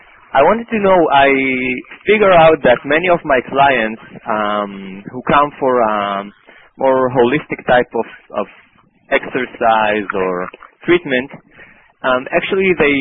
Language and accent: English; Tel Aviv, Tel Aviv District, Israel; English is a second language; I'm from Tel Aviv, Israel.